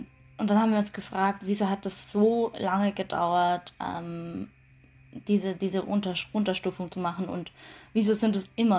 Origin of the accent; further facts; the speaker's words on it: Baden-Württemberg, Germany; ich bin in Baden-Württemberg zur Schule gegangen